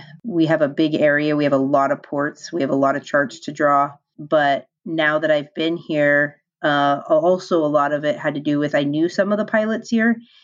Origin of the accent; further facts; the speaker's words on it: Seattle, Washington, United States; also born or lived in Alaska; I grew up in the Seattle area and actually in Alaska on small charter boats.